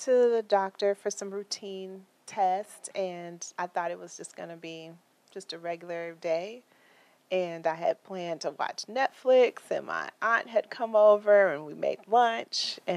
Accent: Minneapolis, Minnesota, United States; So growing up in Minneapolis, I went to camps all the time, summer camps at Park Avenue Church.

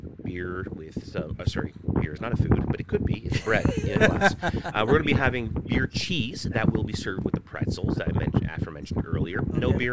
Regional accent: Cape Breton, Nova Scotia, Canada; I'm from Cape Breton, so Cape Breton University

